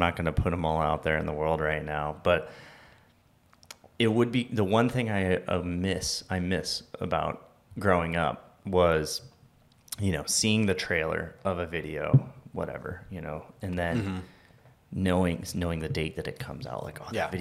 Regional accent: Delton, Michigan, United States; Delton, Michigan.

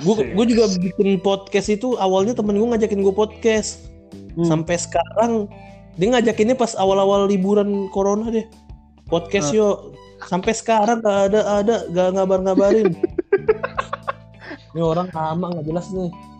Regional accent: Jakarta, Indonesia; saya gak ngerti bang, saya orang Jakarta.

